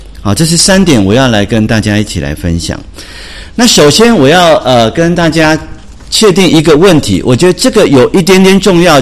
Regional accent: Taiwan; 我是从台湾过来的

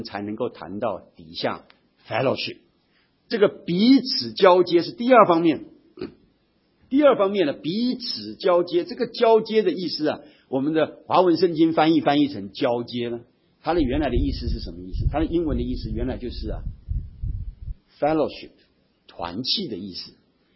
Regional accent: Taiwan; Chinese is a second language; 我们在台湾成长，那个英文不是我们的主要的，是 second language， 是那个 foreign language 啊，是所谓的外语。

